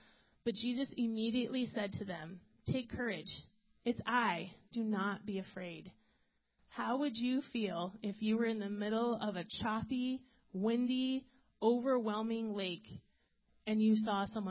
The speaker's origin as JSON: {"language": "English", "region": "Idaho", "country": "United States", "tie": "born or raised there", "said": "And I grew up going on Lake Coeur d'Alene in North Idaho a lot, which is a giant lake."}